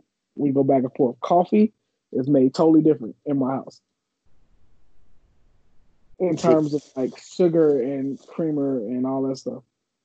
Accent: Chicago, Illinois, United States; I am from the South Side, Chicago. And the way we eat our spaghetti is we have spaghetti with meat or meat sauce.

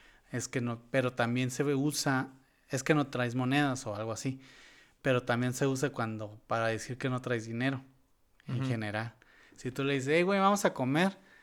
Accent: Tijuana, Baja California, Mexico; de donde yo vengo es más o menos, no sé, aquí dicen, ay, está bien padre. Todo está bien padre, o está bien... Y ahí en Tijuana se dice, ah, está bien cura.

